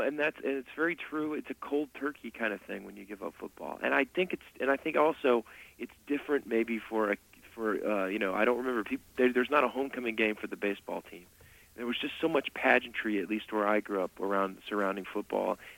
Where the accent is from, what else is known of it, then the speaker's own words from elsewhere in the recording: Tennessee, United States; It's strange growing up in Tennessee where they have their own very serious college football program, but they weren't very good, frankly, in the 70s and 80s.